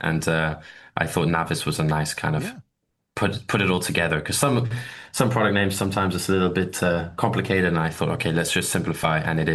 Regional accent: South Africa; now in Eindhoven, Netherlands; as you heard in the beginning. I'm originally from South Africa, based out of here in the Netherlands.

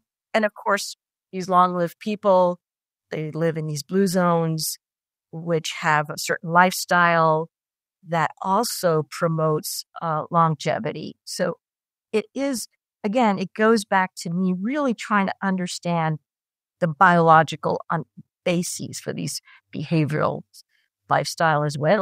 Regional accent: Italy; first language Italian; English is a second language; the book was originally written in Italian, which is my mother tongue.

